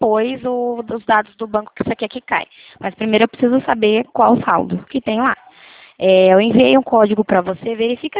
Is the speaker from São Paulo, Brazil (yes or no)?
yes; Limeira, São Paulo, Brazil; Sou de Limeira, interior de São Paulo